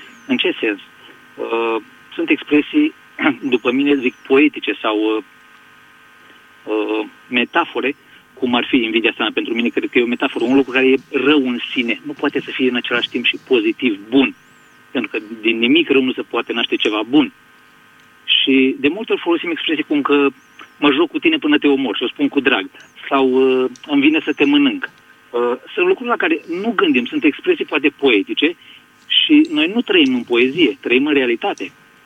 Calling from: Switzerland; vă sunt din Elveția.

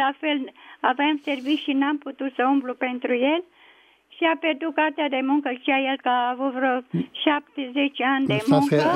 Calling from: Bucharest, Romania; din București.

